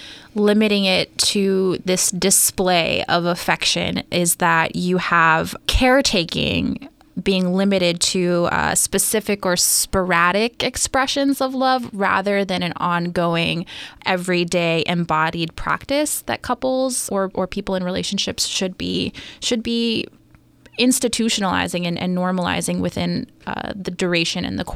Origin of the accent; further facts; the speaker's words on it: Hawaii, United States; I am from Hawaii. Originally, I've been in Maryland working in Howard County for just over 2 years.